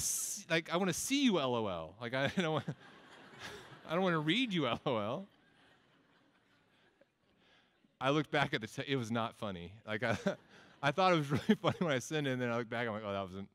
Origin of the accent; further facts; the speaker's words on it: Texas, United States; also born or lived in Tennessee; I'm from Texas and Tennessee and different places, so I just say both.